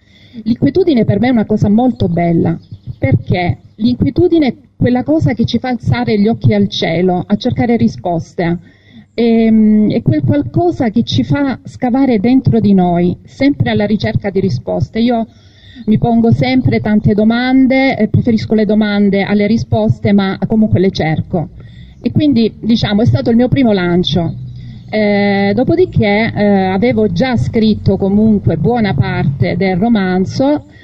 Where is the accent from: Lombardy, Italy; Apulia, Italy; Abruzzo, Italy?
Apulia, Italy; Sono salentina, abito in un piccolo paesino a sud di Gallipoli, per cui vivo in un paese di mare, esattamente come questo